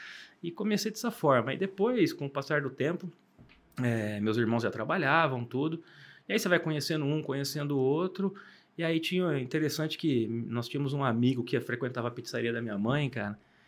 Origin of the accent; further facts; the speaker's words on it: Santo André, São Paulo, Brazil; Quando eu nasci, eu fui para São Paulo, né, cara? Então, meus pais moravam em São Paulo.